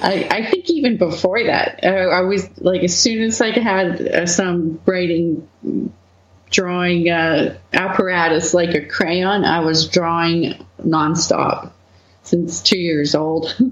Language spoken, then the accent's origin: English; Manitoba, Canada; also born or lived in Winnipeg; I grew up in I was born in Winnipeg, Manitoba, and then my formative years was in northern Manitoba. It's 400 miles north of Winnipeg, which is really far north.